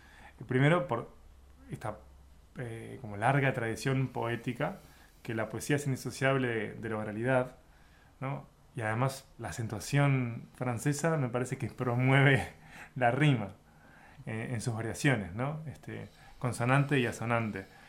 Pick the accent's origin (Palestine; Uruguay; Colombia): Uruguay; como uruguayo, descendiente de uruguayos